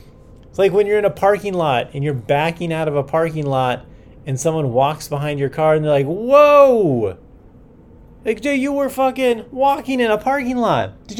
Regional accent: United States; I usually don't read it because, you know, I'm American.

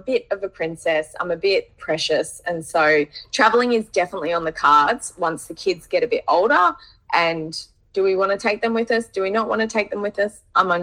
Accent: Australia; born or raised there

